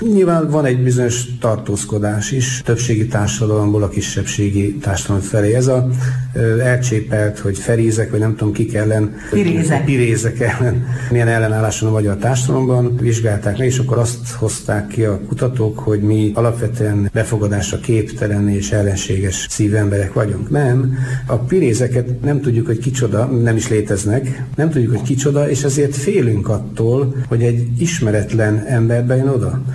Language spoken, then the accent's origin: Hungarian; Karcag, Jász-Nagykun-Szolnok, Hungary; Én szerettem a paraszt embereket, én karcagi származású vagyok.